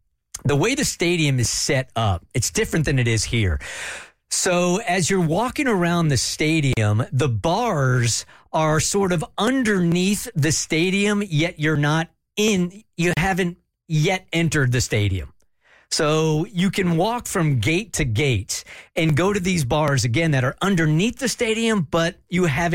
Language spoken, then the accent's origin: English; United States; Had the most jarring experience on vacation in Europe that was simply because I'm American.